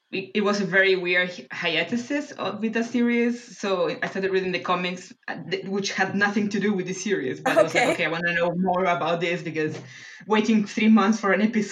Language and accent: English; Argentina; now in Denmark; And I am from Argentina, but I live in Denmark.